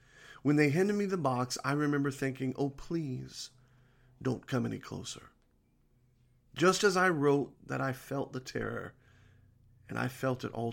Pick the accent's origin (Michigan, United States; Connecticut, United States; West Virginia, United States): West Virginia, United States; Wheeling; born there; I was born myself in Wheeling, West Virginia, so I know it well.